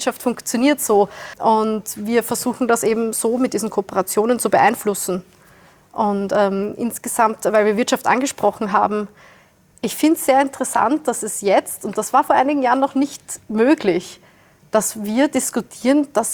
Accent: Wiener Neustadt, Lower Austria, Austria; Ich komme aus Wiener Neustadt, südlich von Wien.

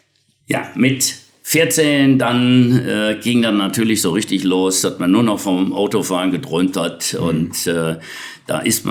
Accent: Betzdorf, Rhineland-Palatinate, Germany; born there; da bin ich in den Sommerferien zu Hause, wo ich geboren bin, im Westerwald, in Betzdorf, Kirchen geboren.

